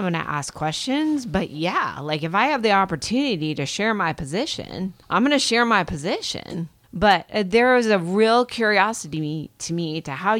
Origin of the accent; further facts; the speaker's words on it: Columbus, Ohio, United States; It's an online Bible study from the church I grew up in Columbus, Ohio.